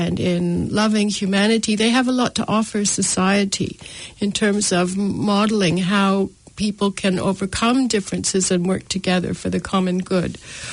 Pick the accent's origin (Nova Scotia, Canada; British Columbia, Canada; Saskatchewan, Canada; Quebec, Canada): Quebec, Canada; Montreal; now in New Zealand; my funny accent, which is a bit of a hybrid. I'm from Canada. I'm from Montreal, Canada, but I've lived now in New Zealand for close to 30 years. My husband is from here. My children were all born here.